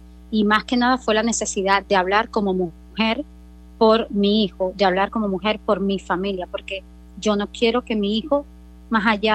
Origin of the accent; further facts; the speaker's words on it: Las Tunas, Cuba; moved away as an adult; now in Camagüey, Cuba; Soy de Las Tunas porque si no mis padres se ofenden. Realmente vivo en Camagüey hace 20 años, pero soy tunera.